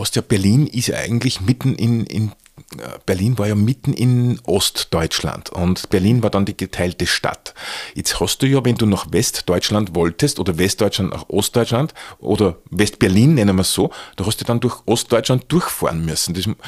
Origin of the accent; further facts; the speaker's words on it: Neumarkt im Hausruckkreis, Upper Austria, Austria; Ich bin in Österreich aufgewachsen, ja. In Neumarkt Kallham.